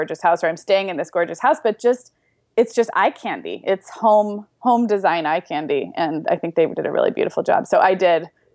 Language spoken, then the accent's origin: English; Santa Barbara, California, United States; we drove up to Santa Barbara, which is where I grew up, where my parents have just finished the house that they built.